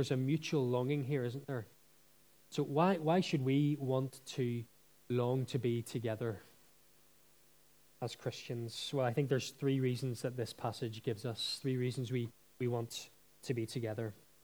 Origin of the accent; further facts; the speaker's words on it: United Kingdom; Is he, you know, maybe as British people, we think, oh, it's a bit strong, really, to be speaking like that.